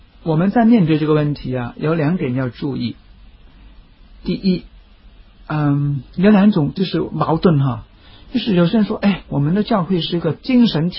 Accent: China; 我们中国人讲的发于中，行于外，这个字很重要。

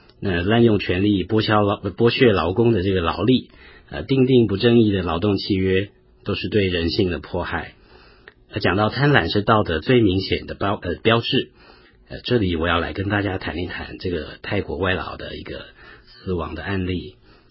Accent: Yunlin County, Taiwan; 他们公司的地址在云林，也就是我的故乡

